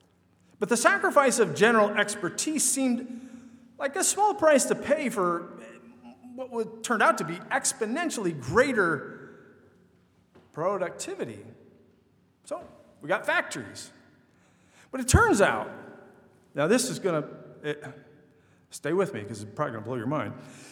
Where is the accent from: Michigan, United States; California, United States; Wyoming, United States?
Michigan, United States; As recently as when I was growing up in Michigan, it was still possible to think about catching on at one of the auto plants.